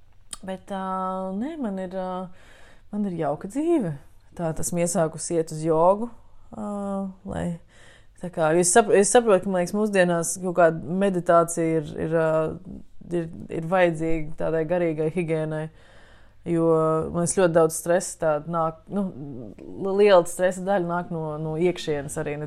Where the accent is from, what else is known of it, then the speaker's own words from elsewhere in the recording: Jūrmala, Latvia; Vienmēr, esmu pat no Jūrmalas, un man vienmēr patīk būt pie